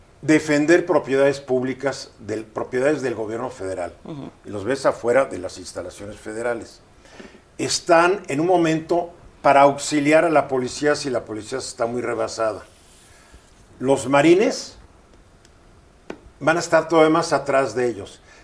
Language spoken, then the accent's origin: Spanish; Mexico; No somos la India. Somos México.